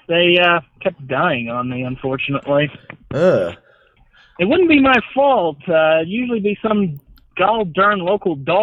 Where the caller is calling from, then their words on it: Reno, Nevada, United States; Reno, Nevada.